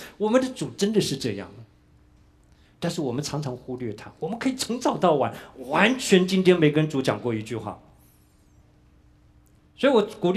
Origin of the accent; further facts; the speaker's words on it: Taiwan; now in United States; 所以我们小的时候在台湾